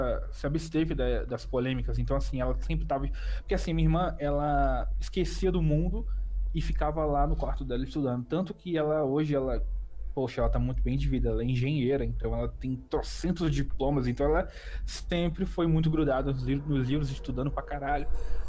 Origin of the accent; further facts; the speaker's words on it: Natal, Rio Grande do Norte, Brazil; born there; porque quando a minha mãe estava me esperando, a gente já foi para outra cidade, já foi para Natal, Rio Grande do Norte. Então eu nasci realmente no Nordeste, mas a minha irmã nasceu aqui no Rio.